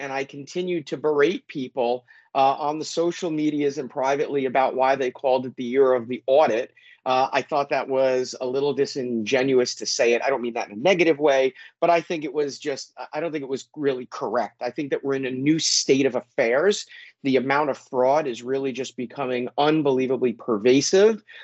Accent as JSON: {"language": "English", "region": "New York", "country": "United States", "said": "I'm pronouncing it McFowell because I'm a New Yorker and this is how we do it."}